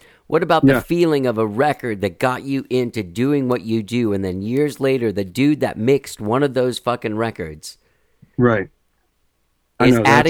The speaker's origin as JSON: {"language": "English", "region": "Texas", "country": "United States", "said": "Now, I was a guy from Texas, and I had a guitar."}